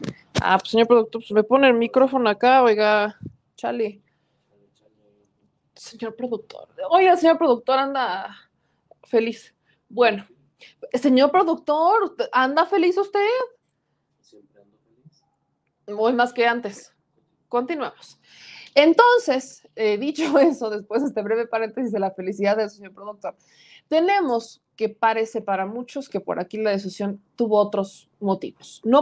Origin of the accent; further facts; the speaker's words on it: Puebla, Mexico; somos los poblanos